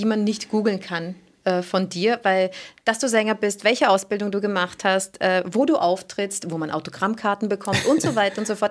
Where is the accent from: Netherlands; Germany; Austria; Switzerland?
Switzerland; Ich komme ja aus der Schweiz.